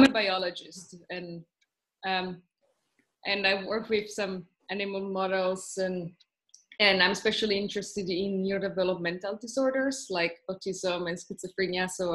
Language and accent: English; Italy; English is a second language; I'm from Italy, so Trieste is a town in the northeast.